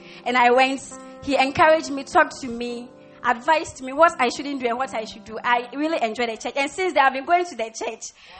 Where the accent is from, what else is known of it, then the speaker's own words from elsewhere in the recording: Hohoe, Volta, Ghana; I'm in level 100 UPSA. And I come from the Volta region, Hohoe.